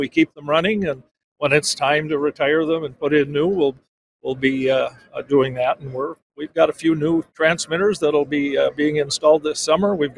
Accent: Fauston, Minnesota, United States; We're headquartered up in northern Minnesota in a small town, my hometown of Fauston.

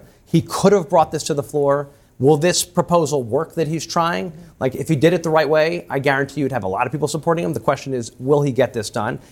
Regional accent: New Jersey, United States; right, in my home state of New Jersey, huge problem

